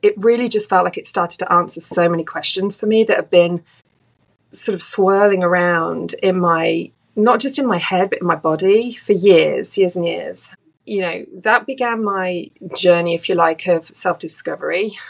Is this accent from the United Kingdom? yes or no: yes; England, United Kingdom; So I grew up, I'm from England. I grew up as one of four siblings.